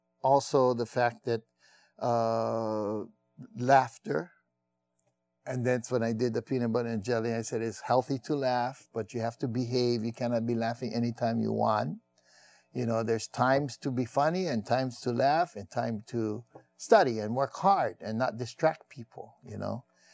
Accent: Oahu, Hawaii, United States; After I introduced myself and, you know, I'm from Oahu. I came long ways, you know

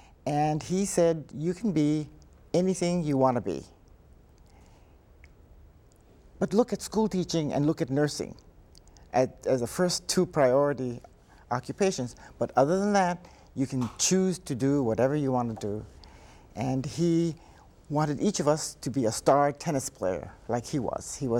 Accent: Hilo, Hawaii, United States; So growing up in Hilo was nice.

